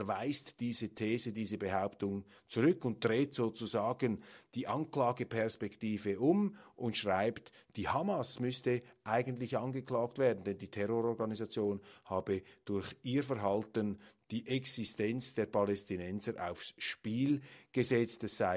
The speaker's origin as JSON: {"language": "German", "country": "Switzerland", "said": "man muss jeden Tag Danke sagen als Schweizer, dass wir in unserem Land so viele international erfolgreiche Unternehmen haben"}